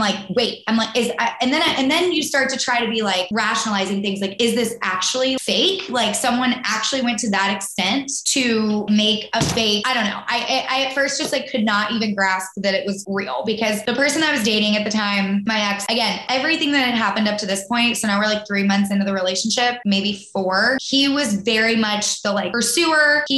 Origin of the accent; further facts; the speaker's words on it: the South, United States; kind of both growing up in the South and things like